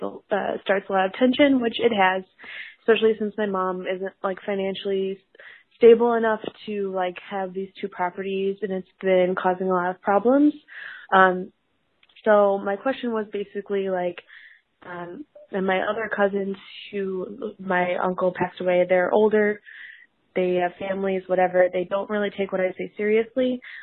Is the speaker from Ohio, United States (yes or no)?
yes; Ohio, United States; now in Chicago, United States; I'm 26. I live in Chicago. I'm from Ohio originally. My family's still there.